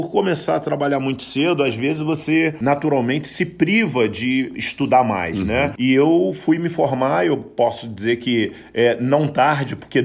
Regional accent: Rio de Janeiro, Brazil; Eu fui criado em Cordovil, uhum, ali na Cidade Alta.

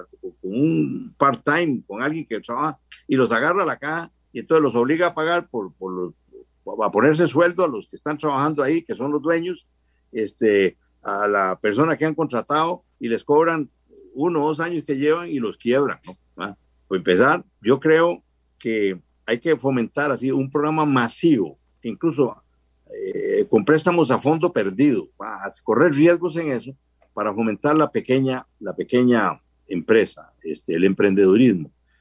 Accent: Costa Rica; Y Costa Rica tiene democracia y tiene paz porque así somos los ticos

